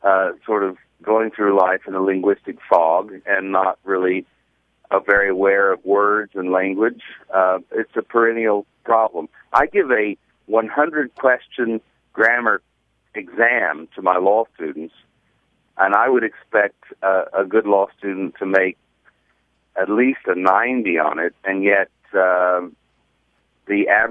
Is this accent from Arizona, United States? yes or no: no; Texas, United States; We grew up in West Texas, and so I grew up saying things like, me and Brad are fixing to play golf.